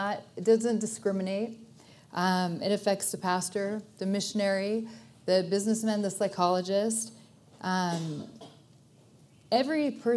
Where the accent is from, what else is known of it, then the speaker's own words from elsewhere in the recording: Colorado, United States; We're originally from Colorado, so getting to know the California area has been brand new.